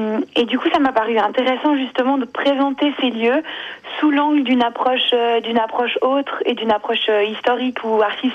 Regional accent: Valais, Switzerland; Alors moi, parce que je suis valaisanne

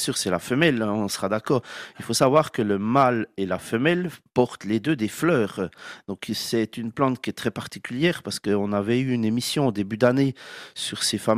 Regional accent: Switzerland; on va beaucoup chez nous en Suisse, on l'extermine

